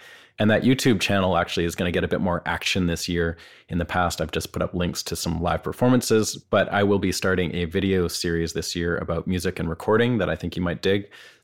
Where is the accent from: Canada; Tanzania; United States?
Canada; Vancouver, British Columbia; growing up on the West Coast in Vancouver